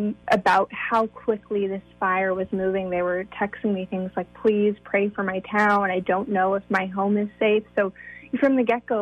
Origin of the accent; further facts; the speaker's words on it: Chico, California, United States; I grew up in Chico. I spent 10 years there. My family's lived there for a long time.